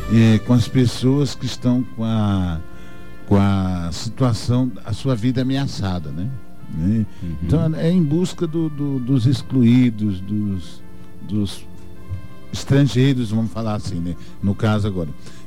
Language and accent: Portuguese; Mato Grosso do Sul, Brazil; now in Dourados, Brazil; Como eu cheguei em Dourados, não foi tão longe, vim de Campo Grande para cá, foi muito bem acolhido.